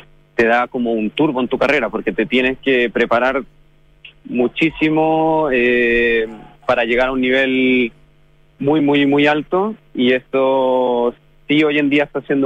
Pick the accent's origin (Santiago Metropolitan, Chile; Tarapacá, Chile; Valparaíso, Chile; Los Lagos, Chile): Los Lagos, Chile; Puerto Montt; es la pastelería del sur de Chile, que es de donde soy yo, yo soy de Puerto Montt.